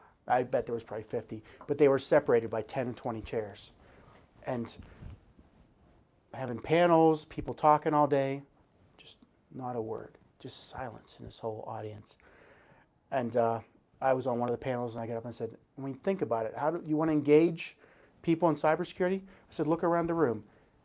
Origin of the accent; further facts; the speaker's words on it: New Jersey, United States; See, I grew up on the East Coast.